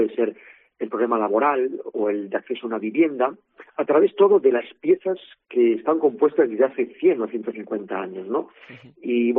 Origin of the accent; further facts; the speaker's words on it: Castile and León, Spain; yo también como pianista, somos castellano-leoneses.